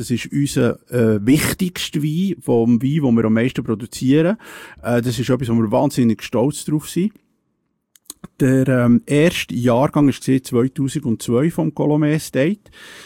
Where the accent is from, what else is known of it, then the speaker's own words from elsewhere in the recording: Switzerland; Als Schweizer hat man den kennt, oder?